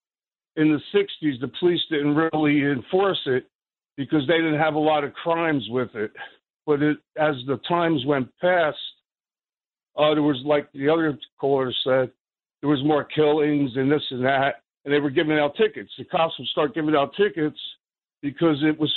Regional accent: Newark, New Jersey, United States; because we grew up in Vailsburg, you know, in Newark. And we'd have to go up to South Orange to get some country, you know?

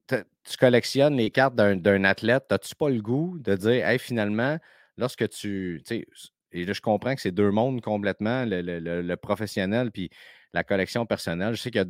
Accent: Quebec City, Quebec, Canada; C'est pas parce que je viens de Québec que je suis habitué de jouer dans le fret.

